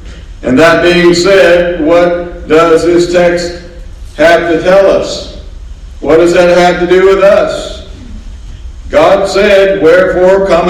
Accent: Kentucky, United States; I'm from Kentucky.

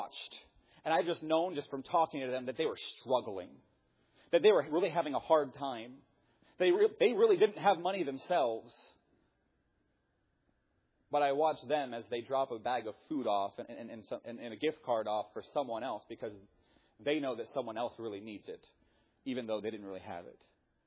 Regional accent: Pennsylvania, United States; now in Ohio, United States; I'm from Pennsylvania. And this makes me laugh so much. Because when I was in Pennsylvania, you know what we would say?

